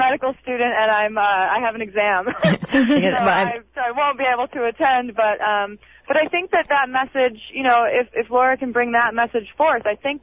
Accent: New York, United States; I'm from the East Coast, I'm from New York, and we definitely do not have any type of community gatherings like this in support of gardening areas or anything of the sort.

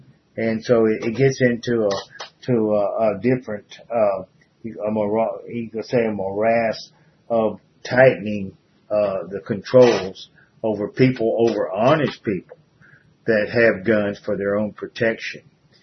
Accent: United States; I'm from the Republic right here, you could say, in America.

